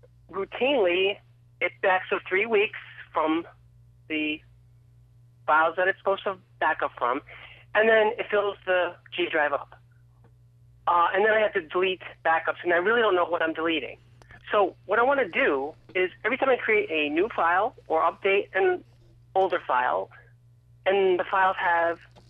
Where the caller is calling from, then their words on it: Schenectady, New York, United States; from Schenectady.